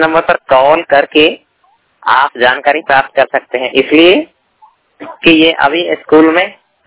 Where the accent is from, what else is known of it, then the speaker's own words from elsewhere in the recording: Karauli, Rajasthan, India; मैं जिला करौली से हूँ, राजस्थान से।